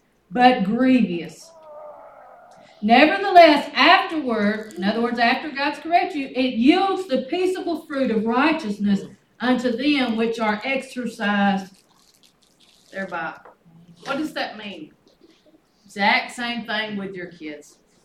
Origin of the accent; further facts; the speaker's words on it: United States; I live in America. I'm an American.